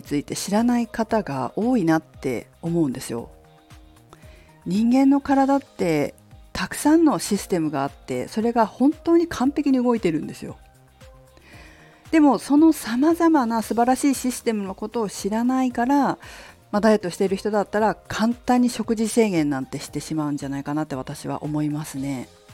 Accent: Fukushima, Japan; 私の実家は福島県福島市で、清野ファームという果物農家を営んでおりますが

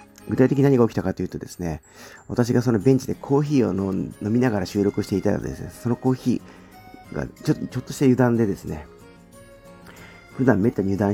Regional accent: Ichikawa, Chiba, Japan; 千葉県市川市で生まれ育って、今も住んでいるものでございます。

